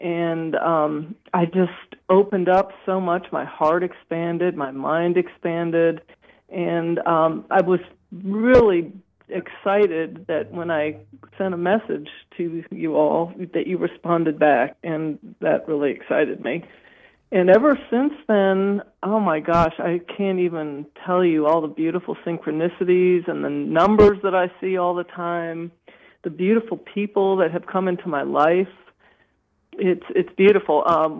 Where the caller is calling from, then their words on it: Gloucester, Virginia, United States; I'm calling in from Gloucester, Virginia, East Coast.